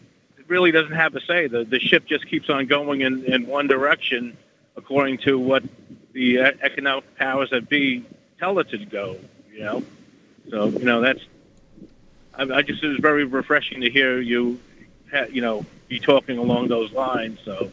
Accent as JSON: {"language": "English", "town": "Long Island", "region": "New York", "country": "United States", "said": "I'm from Long Island."}